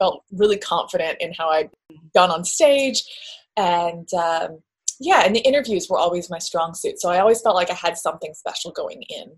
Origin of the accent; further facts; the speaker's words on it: Macon, Georgia, United States; now in Vermont, United States; represent Macon. And it was just a really nice time to kind of, you know, do something special in my hometown.